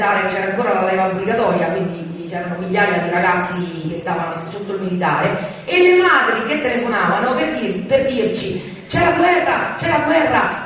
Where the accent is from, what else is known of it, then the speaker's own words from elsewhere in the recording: Rome, Lazio, Italy; io che sono di Roma